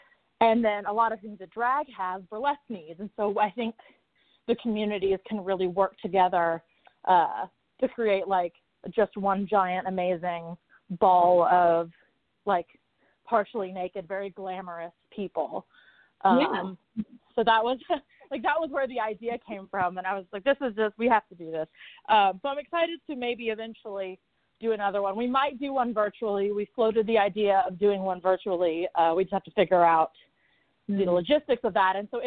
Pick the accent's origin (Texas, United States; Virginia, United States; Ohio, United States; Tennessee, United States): Tennessee, United States; Nashville; like I grew up in Nashville going to play way before I should have been allowed to go to play, like watching drag queens as like a little kid